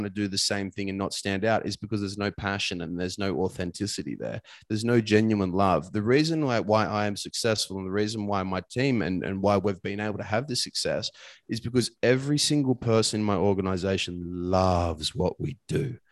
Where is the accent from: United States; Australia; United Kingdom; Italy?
Australia; accent: bogan; used to think, like, I've got a bit of a bogan accent in ways, you know, and I used to try and change my accent to be someone else.